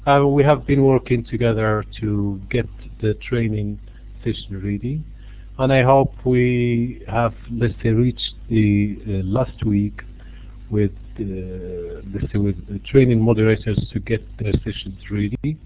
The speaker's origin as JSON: {"language": "English", "country": "Morocco", "second_language": "English", "said": "from Morocco."}